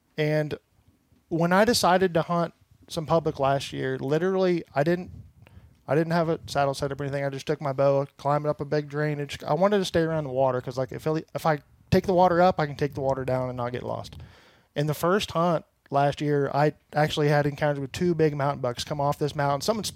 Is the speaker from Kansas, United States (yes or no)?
yes; Kansas, United States; now in Iowa; so I'm from Kansas, didn't grow up deer hunting or anything